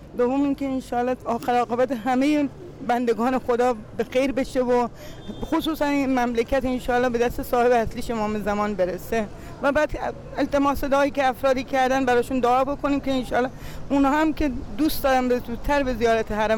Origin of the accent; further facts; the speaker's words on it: Ahvaz, Khuzestan, Iran; از اهواز اومدم